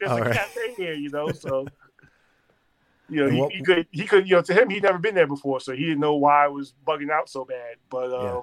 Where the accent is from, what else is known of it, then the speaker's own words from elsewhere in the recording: Queens, New York, United States; It's funny because I grew up in South Jamaica, Queens.